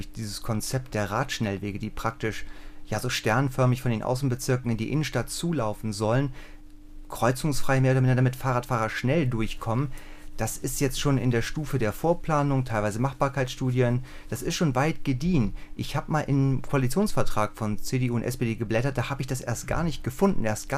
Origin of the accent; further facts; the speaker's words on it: Brandenburg, Germany; als Brandenburger könnte ich jetzt fast auf die Idee kommen, herzlichen Dank, wir Brandenburger sollen also die Berliner Verkehrsprobleme lösen.